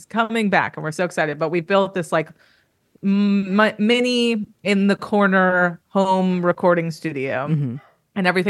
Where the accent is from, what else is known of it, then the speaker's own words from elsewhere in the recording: Los Angeles, California, United States; now in Brooklyn, United States; We're both from LA. Oh, okay. I'm from LA proper. He's from Agoura Hills.